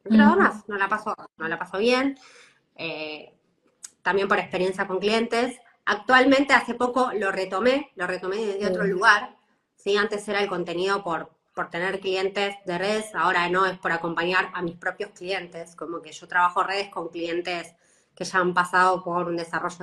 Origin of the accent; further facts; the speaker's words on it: Argentina; moved away; Eso es algo que también vengo trabajando mucho desde que me fui de Argentina.